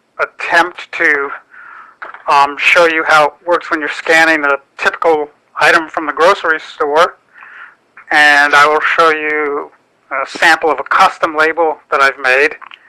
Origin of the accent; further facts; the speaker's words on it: Seattle, Washington, United States; I'm from Seattle.